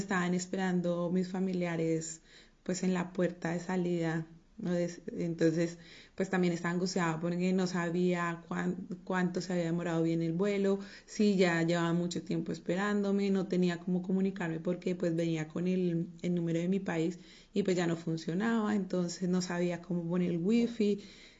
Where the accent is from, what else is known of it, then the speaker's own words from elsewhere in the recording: Colombia; moved away as an adult; now in Spain; Yo decidí viajar porque dentro de lo que estaba haciendo en mi país, que es Colombia, ya veía que no tenía como que en qué más trabajar